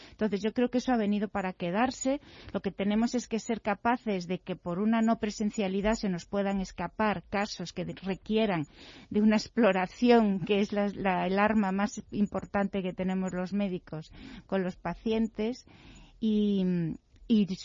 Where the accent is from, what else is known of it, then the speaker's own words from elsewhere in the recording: Galicia, Spain; tenemos que decir que somos médicos gallegos